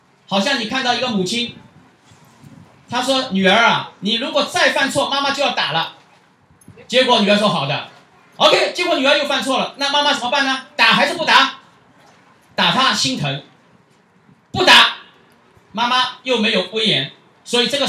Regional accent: China; 我们过去从大陆来的

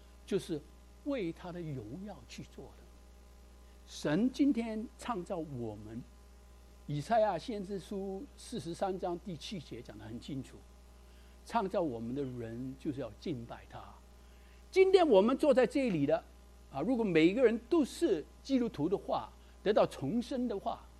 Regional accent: Guangdong, China; 可能我们广东人说调气不顺

